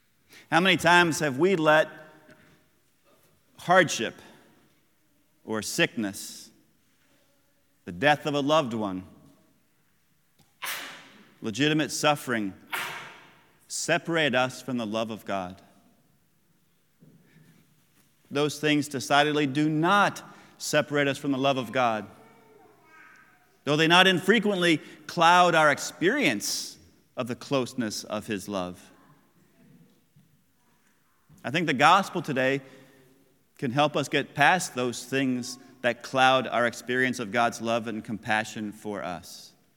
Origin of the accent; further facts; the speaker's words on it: Bowling Green, United States; In my hometown of Bowling Green